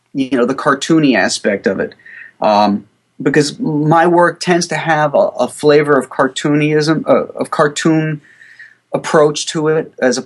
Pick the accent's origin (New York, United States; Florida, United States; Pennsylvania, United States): Florida, United States; Well, I grew up in my junior high and high school years down in Florida. And I consider that my hometown because that's where my formative years were, you know, as a young man.